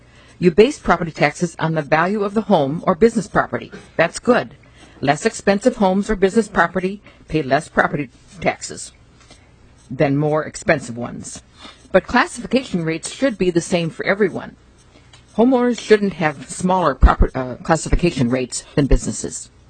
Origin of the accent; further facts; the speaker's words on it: Brooklyn Center, Minnesota, United States; I'm from Brooklyn Center.